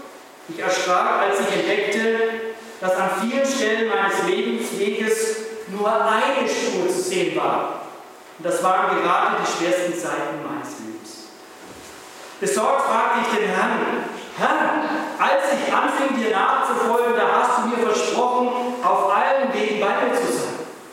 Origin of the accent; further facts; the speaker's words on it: Germany; Da bin ich auch in Österreich ja schon ein bisschen. Ne? Wenn man hierher kommt als Deutscher, man sieht die großen, schönen Berge.